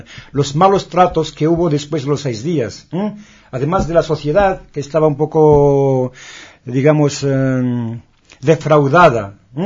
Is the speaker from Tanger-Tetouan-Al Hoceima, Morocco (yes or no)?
no; Casablanca, Casablanca-Settat, Morocco; Spanish is a second language; También en mi pueblo, en Casablanca